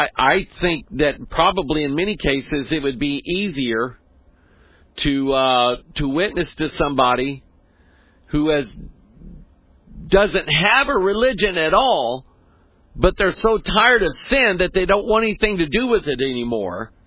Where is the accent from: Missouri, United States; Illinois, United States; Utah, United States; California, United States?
Missouri, United States; Festus; we're from a little town south of St. Louis called Festus